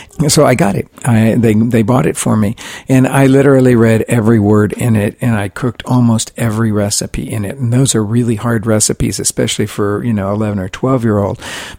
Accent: Oklahoma, United States; because I grew up in Oklahoma, which is all about sports.

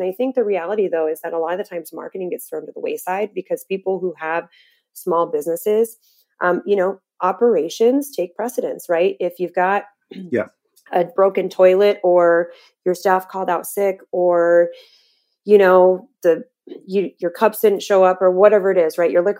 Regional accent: Las Vegas, Nevada, United States; I'm from Vegas originally.

